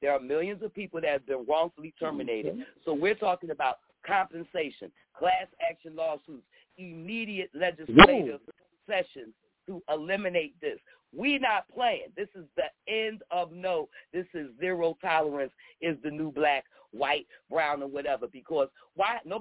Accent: Philadelphia, Pennsylvania, United States; now in Florida, United States; For instance, in Florida where I'm at, and by the way, I'm from Philadelphia, free Philly, that be me, hashtag 215 represent.

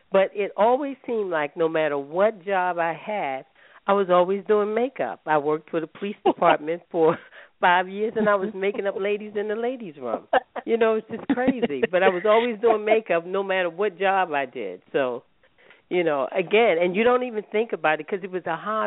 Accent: Baltimore, Maryland, United States; But I'm from Baltimore. I'm born and raised here in Baltimore.

